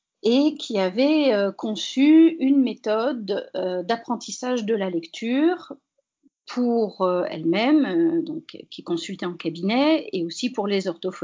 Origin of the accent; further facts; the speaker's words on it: Paris, Île-de-France, France; now in Ardèche, France; on vit en Ardèche, dans une grande maison. Moi je suis parisienne au départ, mon mari est stéphanois.